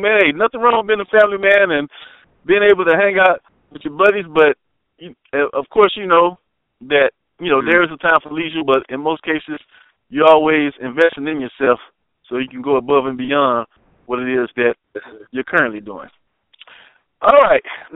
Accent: Mobile, Alabama, United States; I'm also originally from Alabama, Mobile, that is

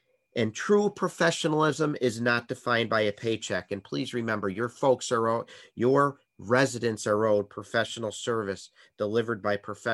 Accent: Buffalo, New York, United States; My hometown, Buffalo, New York, in 1983, 2 days after Christmas, the horrific propane explosion killing 5 Buffalo firefighters.

